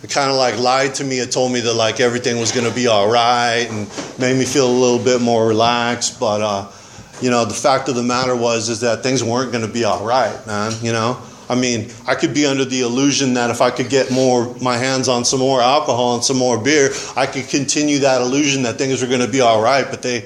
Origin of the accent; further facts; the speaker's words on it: Santa Barbara, California, United States; So I grew up in Santa Barbara. I came from a pretty fragmented, broken home.